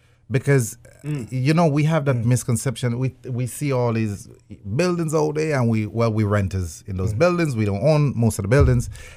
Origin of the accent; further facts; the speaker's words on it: Grenada; now in United States; I'm from Grenada originally. Mm. I've been in this country, I would say, about 30 years.